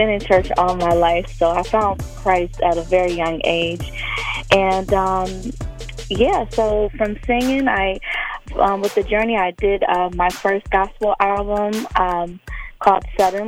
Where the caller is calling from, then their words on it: Norfolk, Virginia, United States; I am calling from Norfolk, Virginia.